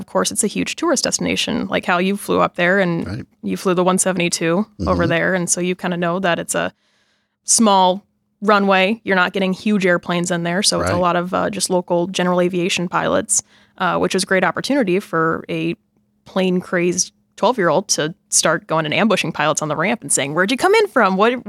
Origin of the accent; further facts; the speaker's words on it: Mackinac Island, Michigan, United States; try to tell people that I was from Mackinac Island if they asked where you're from.